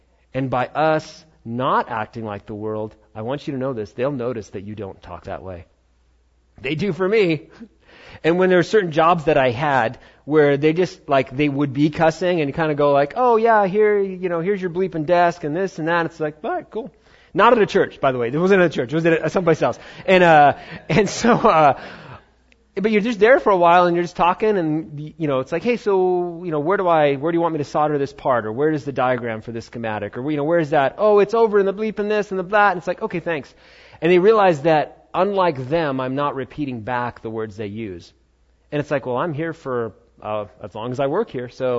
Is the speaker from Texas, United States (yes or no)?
no; Queens, New York, United States; born there; I grew up in a Christian home, and but at the same time, I was born in Queens, New York, so it's not like, you know, oh, my virgin ears, like I've never heard anybody cuss.